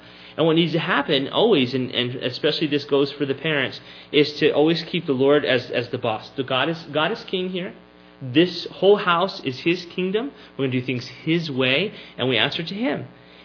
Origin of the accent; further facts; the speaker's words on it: United States; And so I would ask, even from my own heart as an American, is America under this sort of judgment?